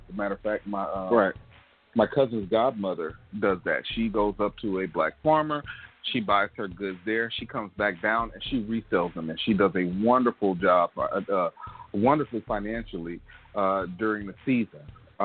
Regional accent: Gulfport, Mississippi, United States; Just in my hometown, Gulfport, Mississippi, there's 34th Street Holistic Garden where you can go and buy a plot of land and farm and grow food there.

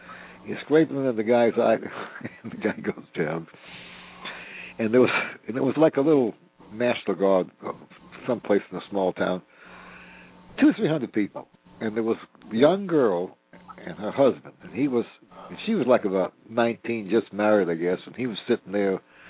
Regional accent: New York, United States; You know, I was raised in New York and learned the wrestling up there and learned it in the gym

